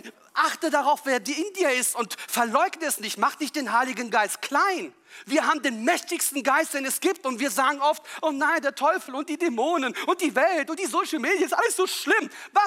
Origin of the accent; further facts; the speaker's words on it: Italy; Das ist genau das Wort, was ich brauche als Italiener.